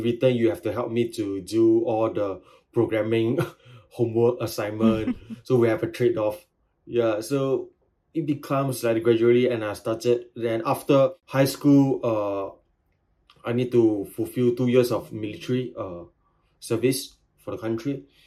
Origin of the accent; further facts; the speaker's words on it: Singapore; I'm a filmmaker from Singapore.